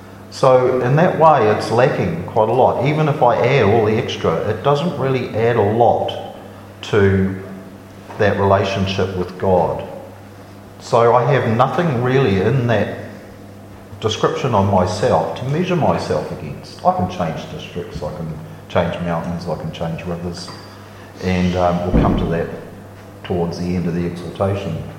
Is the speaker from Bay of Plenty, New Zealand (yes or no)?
yes; Te Puke, Bay of Plenty, New Zealand; born there; So my Pepeha then would look something like … I was born in Te Puke.